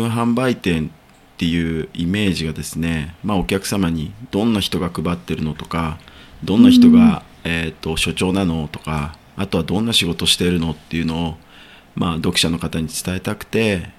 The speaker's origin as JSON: {"language": "Japanese", "town": "Tama", "region": "Tokyo", "country": "Japan", "tie": "born or raised there", "said": "もともと生まれも育ちもずっと多摩だったんですけど、うん、府中に来てすごくその、まあ、祭りとかが盛んだっていう町もあって"}